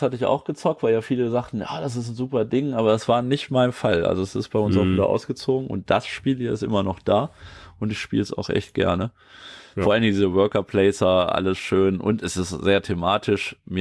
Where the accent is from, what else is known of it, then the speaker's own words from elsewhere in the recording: Eifel, Germany; Also ich komme ja aus der Eifel